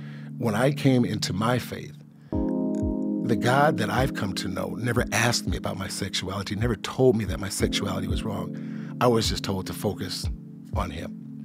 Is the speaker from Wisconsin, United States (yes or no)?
yes; Milwaukee, Wisconsin, United States; been to Milwaukee, I'm from Milwaukee, Wisconsin